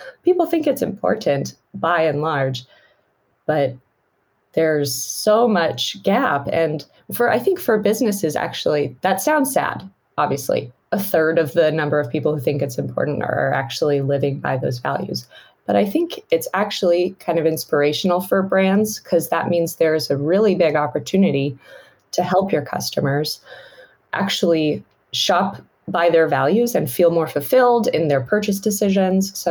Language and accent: English; United States; now in United Kingdom; I'm obviously an American living in the UK, though.